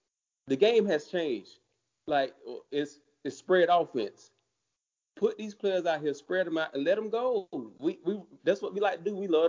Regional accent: Florida, United States; And I'm from Florida. I'm from Polk County, Central Florida. It's rough up here

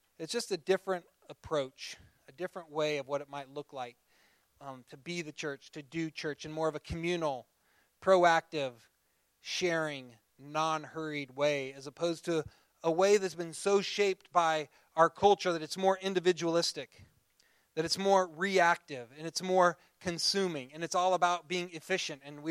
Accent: Seward, United States; when I grew up in Seward

